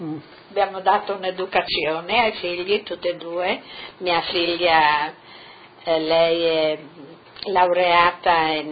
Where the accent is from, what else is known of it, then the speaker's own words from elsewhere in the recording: Travesio, Friuli-Venezia Giulia, Italy; fotografia di Travesio, del nostro paese, e tante volte ci sediamo qua e parliamo di Travesio.